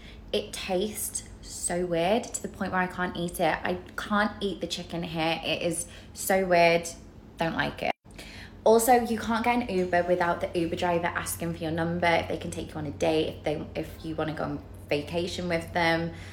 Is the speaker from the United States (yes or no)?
no; United Kingdom; accent: neutral British; Now, I have a very neutral British accent. You know, it's not super northern, not super southern. It's not really anything